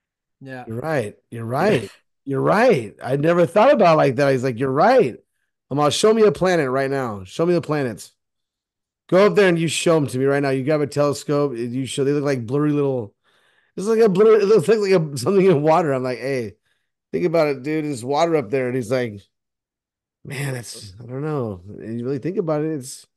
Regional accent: California, United States; I don't know where you're from, but we're from California.

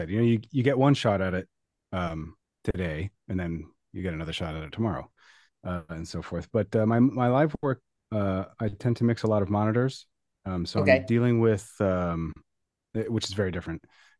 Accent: Columbus, Ohio, United States; also born or lived in Washington, D.C.; now in New York, United States; Yeah, I grew up in Columbus, Ohio.

